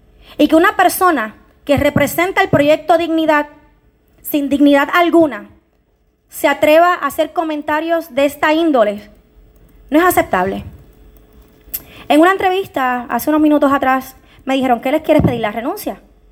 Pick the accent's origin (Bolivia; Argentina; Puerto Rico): Puerto Rico; como mujer puertorriqueña, siento indignación